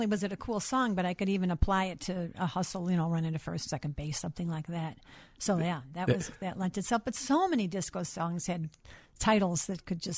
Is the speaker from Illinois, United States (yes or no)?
yes; Chicago, Illinois, United States; I was born in Chicago, and I went to Roosevelt High School. On the Northwest Side.